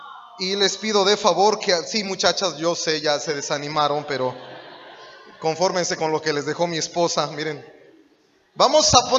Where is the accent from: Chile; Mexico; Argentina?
Mexico; State of Mexico; Vengo de del Estado de México.